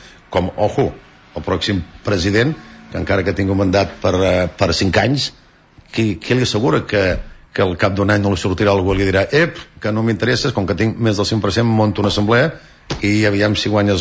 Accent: Catalonia, Spain; per demostrar que som catalans hem de posar la senyera.

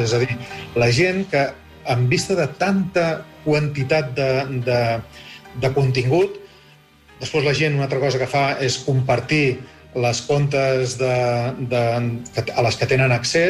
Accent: Vic, Catalonia, Spain; cada vegada que una gran operadora a Vic, que és d'on soc jo, guanya un client

